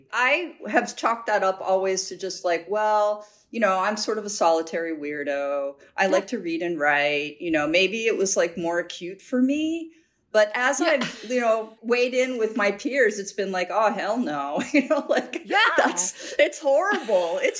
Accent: Midwest, United States; I grew up in the Midwest

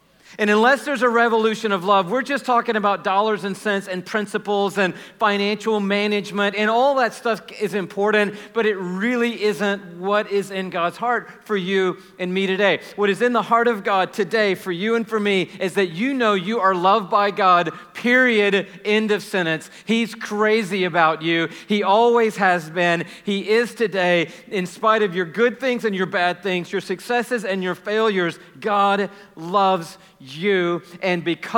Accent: Atlanta, Georgia, United States; And I'm like, yeah, I'm from the city. I came from Atlanta.

